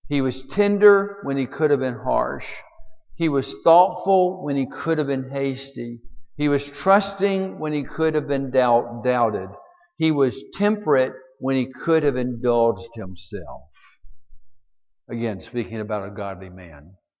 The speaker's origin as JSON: {"language": "English", "region": "Alabama", "country": "United States", "said": "We're both from Alabama. He was from the smart part of Alabama. I wasn't."}